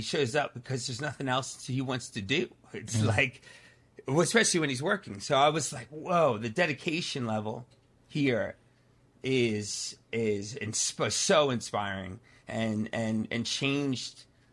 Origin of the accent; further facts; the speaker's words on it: Pennsylvania, United States; I grew up in Pennsylvania, right outside of Philadelphia.